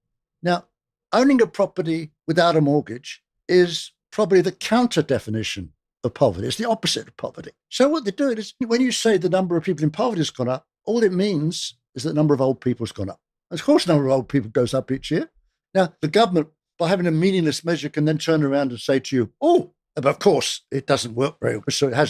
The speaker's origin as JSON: {"language": "English", "town": "Fulham", "region": "London", "country": "United Kingdom", "tie": "born or raised there", "said": "I was brought up in Fulham"}